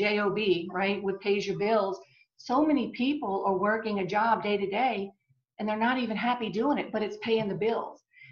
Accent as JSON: {"language": "English", "town": "New Orleans", "region": "Louisiana", "country": "United States", "tie": "born or raised there", "said": "And so I'm born and raised in New Orleans. And like you said, we live in Alabama."}